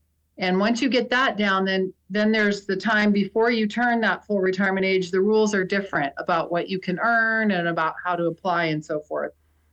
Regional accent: Sitka, Alaska, United States; Well, Susan Bryles and I teamed up. We're both from Sitka.

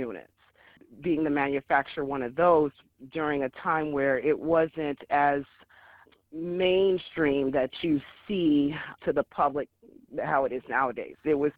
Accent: Anchorage, Alaska, United States; Yes, born and raised in Anchorage, Alaska. My parents came up in the 70s, started in Delta Junction, came to Anchorage.

